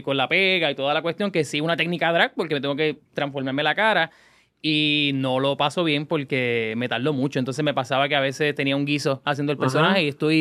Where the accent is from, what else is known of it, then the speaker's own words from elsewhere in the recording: Guayanilla, south, Puerto Rico; also born or lived in Ponce; soy del sur, me crié en Guayanilla, nací en Ponce.